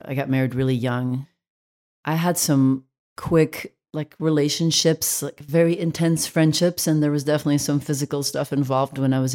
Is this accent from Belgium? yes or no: yes; Belgium; Yeah, I grew up in Belgium.